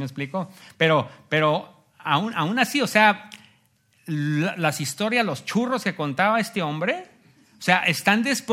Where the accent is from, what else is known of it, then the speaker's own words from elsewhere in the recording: Mexico; Por eso dice mi esposa que soy mexicano impostor.